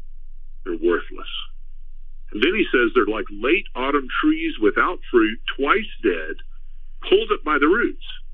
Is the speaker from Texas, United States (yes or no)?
yes; Texas, United States; There was more rain than I ever had growing up in South Texas.